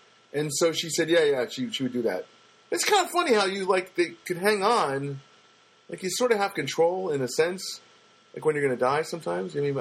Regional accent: New Jersey, United States; Now, we're not from Michigan, we're from Jersey

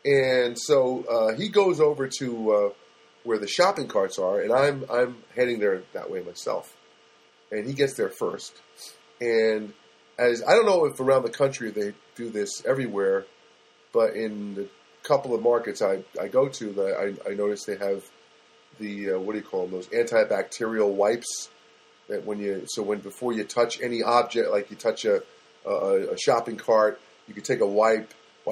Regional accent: Paterson, New Jersey, United States; Well, because I grew up in Paterson, New Jersey, and that's kind of the environment I was reared in, okay?

